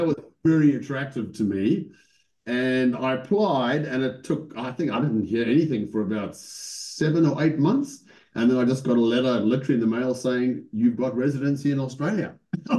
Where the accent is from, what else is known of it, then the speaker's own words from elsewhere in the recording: Cape Town, Western Cape, South Africa; also born or lived in London; I'm a beach kind of culture guy. I grew up in Cape Town, the rocks, the sand, the surf.